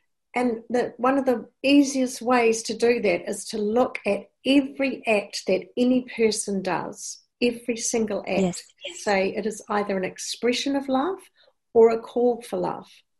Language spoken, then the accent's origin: English; New Zealand; accent: New Zealand; I hope you can understand my New Zealand accent.